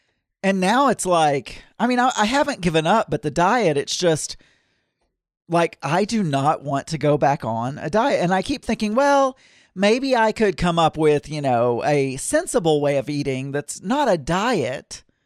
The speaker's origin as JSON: {"language": "English", "region": "the South", "country": "United States", "tie": "born or raised there", "said": "And I grew up in the South with fried food and burgers"}